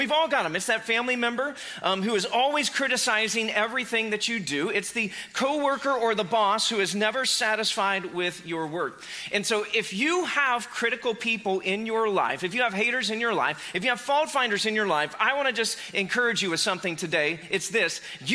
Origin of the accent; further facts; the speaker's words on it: Missouri, United States; now in Atlanta, United States; You know, so originally we're from Southwest Missouri